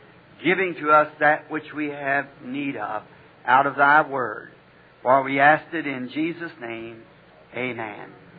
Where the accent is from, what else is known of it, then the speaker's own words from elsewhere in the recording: Ireland; Of course, being Irish, my people are Catholic.